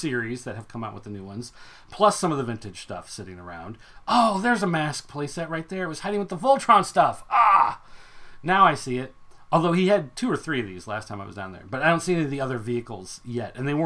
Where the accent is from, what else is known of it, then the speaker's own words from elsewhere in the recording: Springfield, Illinois, United States; So being that I am from Springfield, I come down on 55 and then you come down on 255 and come around and there is Saga Toys.